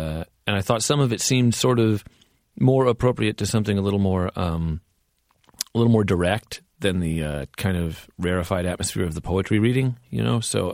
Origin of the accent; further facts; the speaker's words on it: California, United States; I grew up in California, and I really had an allergy to confessional singer-songwriter stuff